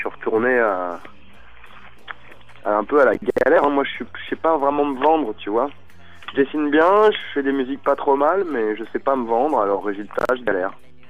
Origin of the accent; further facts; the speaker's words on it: Bourgogne-Franche-Comté, France; Ouais, moi j'ai grandi presque là-bas, hein. J'allais chez ma grand-mère, alors tu vois, je connais bien.